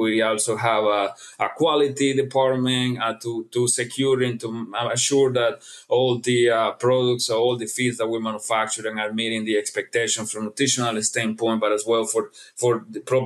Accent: Guatemala; also born or lived in Honduras; now in United States; So born and raised in Guatemala, went to college in Honduras right after college.

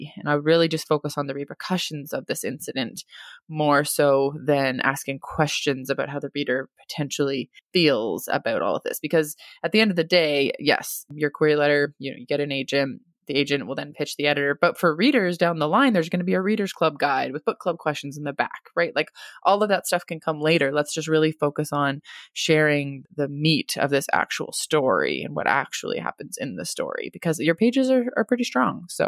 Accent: Germany; also born or lived in United States; I grew up in Germany and the USA, am fully bilingual, but prefer to write in English, the language that I live in most days.

